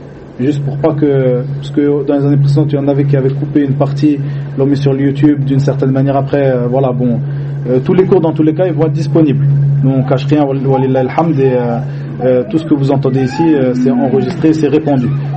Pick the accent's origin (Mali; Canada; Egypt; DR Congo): Egypt; now in France; puisque nous, chez nous en Égypte, ces livres-là, ils sont édités et ils sont répandus